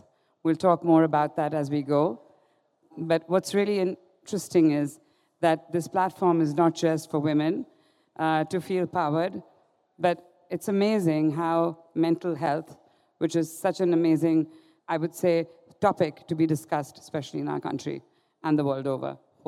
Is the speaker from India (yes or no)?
yes; Jammu and Kashmir, India; I come from Kashmir.